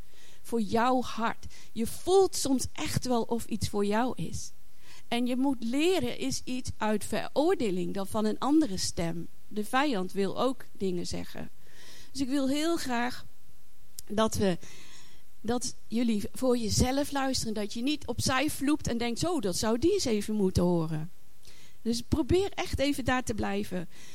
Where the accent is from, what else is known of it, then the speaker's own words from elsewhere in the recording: Deventer, Overijssel, Netherlands; ik kom uit Deventer. Ik ben getrouwd met Giovanni